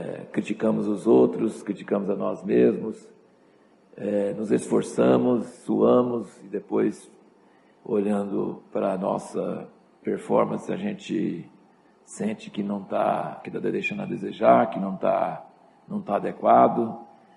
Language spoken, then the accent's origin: Portuguese; Jundiaí, São Paulo, Brazil; Nós somos de Jundiaí